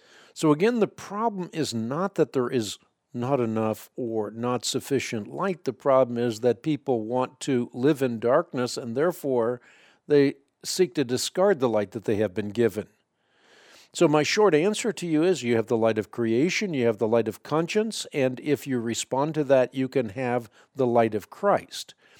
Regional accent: Netherlands; first language Dutch; English is a second language; well, I have a limited vocabulary because I'm Dutch. Dutch is my first language, so sometimes I can't speak as eloquently as I would like

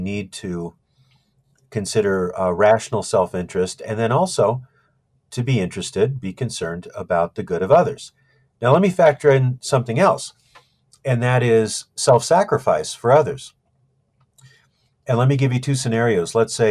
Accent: Alaska, United States; I'm from Alaska, and there's a lot of small planes that operate there, like one engine planes

